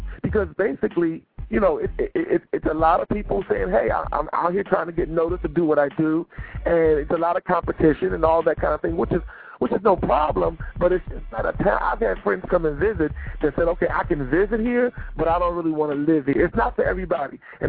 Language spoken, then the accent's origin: English; Philadelphia, Pennsylvania, United States; You know, actually, first of all, my time in Philadelphia was wonderful.